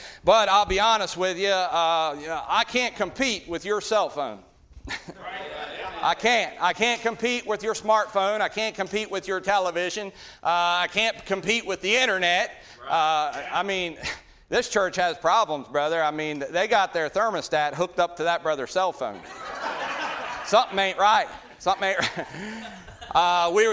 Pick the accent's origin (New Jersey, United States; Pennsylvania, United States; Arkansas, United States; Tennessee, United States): Pennsylvania, United States; Brogue; I am from Brogue, Pennsylvania. They call it the Brogue. It's called the Brogue. I don't know why, but that's what they call it. We're about 45 minutes south of Hershey, Pennsylvania, where the chocolate's made. We're right on the Maryland line.